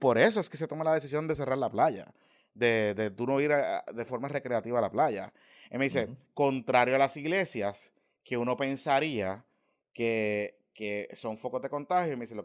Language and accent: Spanish; Puerto Rico; la dinámica de nosotros como puertorriqueños, cuando vamos a la playa